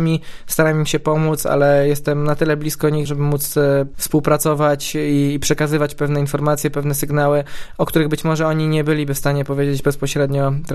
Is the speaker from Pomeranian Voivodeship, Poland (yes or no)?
no; Opole, Opole Voivodeship, Poland; born there; urodziłem się w Opolu, moja rodzina wciąż tutaj przebywa i prawdopodobnie tak już zostanie, także moje korzenie zdecydowanie opolskie